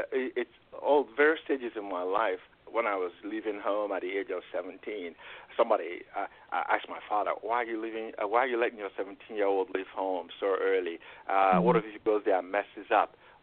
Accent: Onitsha, Anambra, Nigeria; now in United States; The Mississippi reminded me of my hometown, Onitsha, where you have the River Niger.

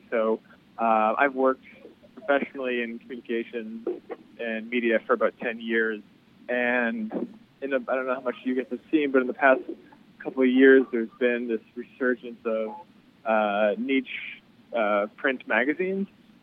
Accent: Boston, Massachusetts, United States; now in New York, United States; stay-at-home defenseman growing up in Boston. So I played all through my youth in high school. And then I've now lived in enemy territory in New York for about a decade

